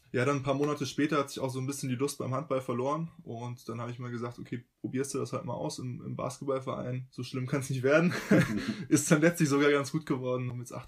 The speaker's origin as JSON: {"language": "German", "town": "Bad Iggelheim", "region": "Rhineland-Palatinate", "country": "Germany", "lives_now": "Amsterdam, Netherlands", "said": "ich bin 23 Jahre alt, ich komme ursprünglich aus Bad Iggelheim in der Pfalz. Ich lebe und studiere jetzt seit vergangenem Sommer in Amsterdam."}